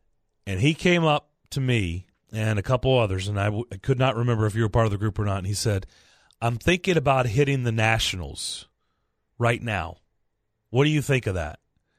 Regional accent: Kentucky, United States; I grew up in Kentucky.

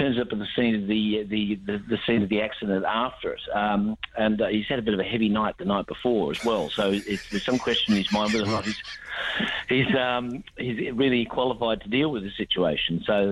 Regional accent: Perth, Western Australia, Australia; I am from Perth.

